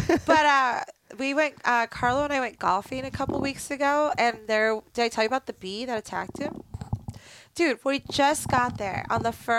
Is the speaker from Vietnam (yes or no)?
no; California, United States; Like growing up in California